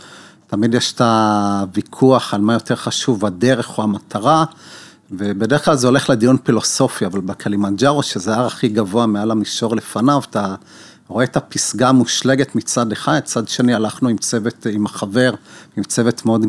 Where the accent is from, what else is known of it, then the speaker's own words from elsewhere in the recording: Beit Zera, Northern District, Israel; נולדתי בקיבוץ, משפחה עם 6 ילדים, גדלתי עם כל...